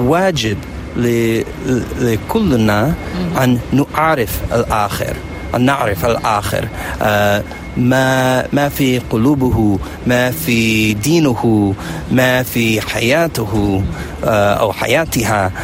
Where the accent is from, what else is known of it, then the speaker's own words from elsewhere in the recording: United States; Arabic is a second language; عندنا في أمريكا تنوع